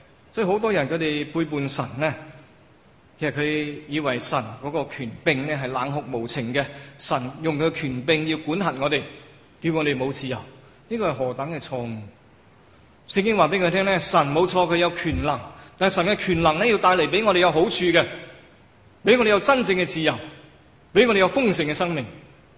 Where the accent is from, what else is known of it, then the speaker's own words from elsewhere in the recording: China; 人类上太空，不止我们中国人，上太空这个好事，表示我们的科技的能力。